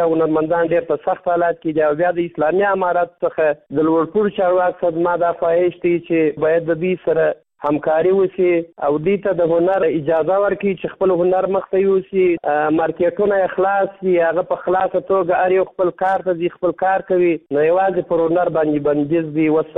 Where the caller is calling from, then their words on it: Kandahar, Afghanistan; زه د کندهار ولایت څخه ستاسو سره په تماس کې یم. زه د کندهار ولایت یو شوقي سندرغاړی یم.